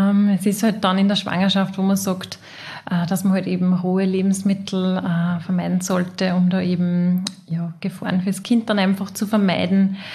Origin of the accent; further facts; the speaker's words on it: Austria; also bei uns in Österreich, wir haben ein Jodmangelgebiet